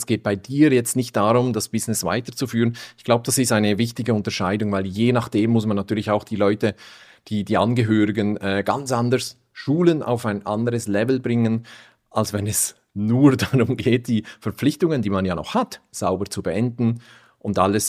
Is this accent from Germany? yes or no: no; Switzerland; Ich bin aus der Schweiz.